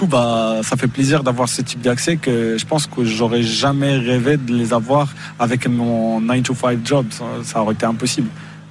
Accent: Morocco; En tant que Marocain, c'est inné la passion au foot.

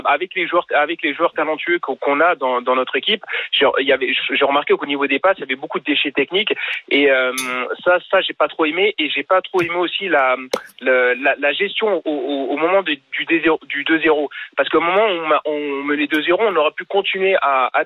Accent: France; moi je suis franco-sénégalais, je suis français, mais mes parents sont d'origine sénégalaise

